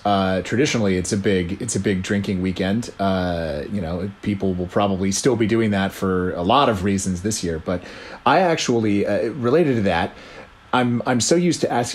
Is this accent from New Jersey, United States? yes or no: no; Washington, District of Columbia, United States; a Commedia dell'arte troupe here in my hometown of Washington, D.C.